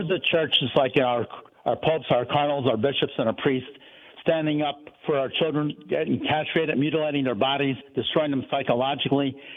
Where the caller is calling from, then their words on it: Scranton, Pennsylvania, United States; Scranton, Pennsylvania.